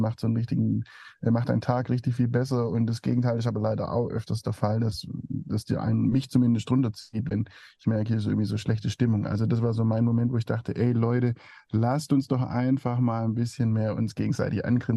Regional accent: Baden-Württemberg, Germany; Also ich komme aus der Region Stuttgart, habe in Tübingen studiert.

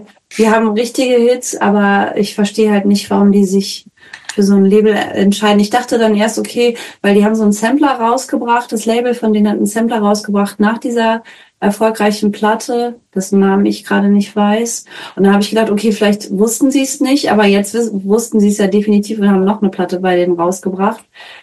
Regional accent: Bremen, Germany; ich komme ja auch aus Bremen

